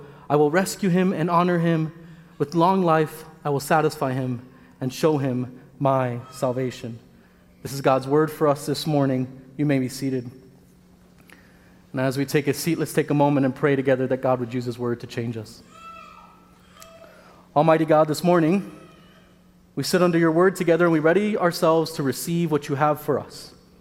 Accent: Miami, Florida, United States; I grew up in Miami, Florida, where hurricane safety plans would give us weeks to prepare.

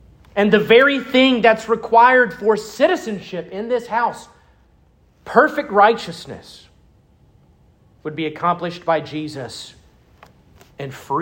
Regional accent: Starkville, Mississippi, United States; I grew up in Starkville, just a couple hours down the road. But I haven't lived there since 2009.

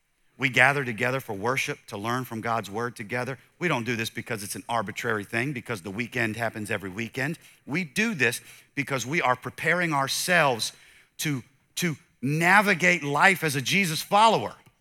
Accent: the South, United States; because I'm a preacher from the South, they're going to alliterate.

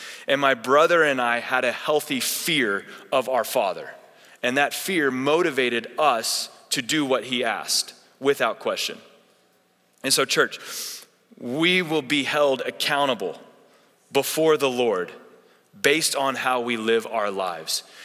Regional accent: Oklahoma, United States; We grew up in Oklahoma, so Oklahoma City Thunder, Chris Chan already said it, big game tonight.

